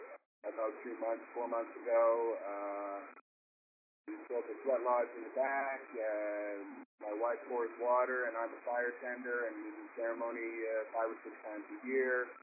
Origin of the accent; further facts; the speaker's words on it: Canada; now in United States; I come from Canada originally. I moved down to the States in 86